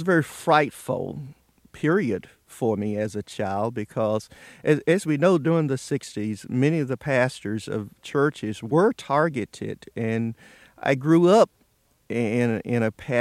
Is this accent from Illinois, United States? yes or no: no; Roxboro, North Carolina, United States; born or raised there